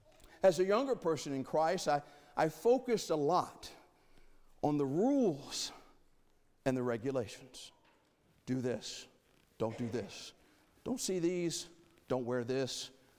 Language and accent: English; Tennessee, United States; I grew up in East Tennessee. That's all I knew. My world was East Tennessee.